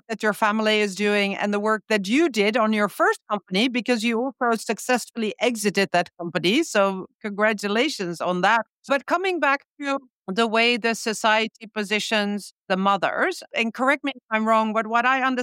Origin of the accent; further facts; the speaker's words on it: Amsterdam, North Holland, Netherlands; So like I'm from Amsterdam